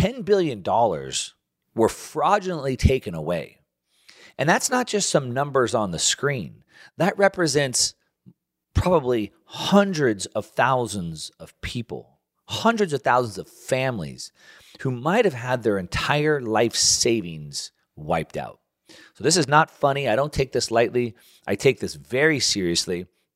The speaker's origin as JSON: {"language": "English", "country": "United States", "said": "I believe, as an American, everything is free."}